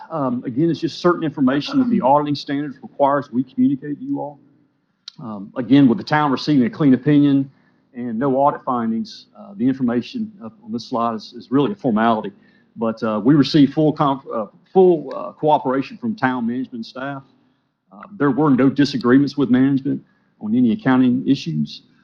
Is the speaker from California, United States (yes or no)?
no; Savannah, Georgia, United States; Savannah.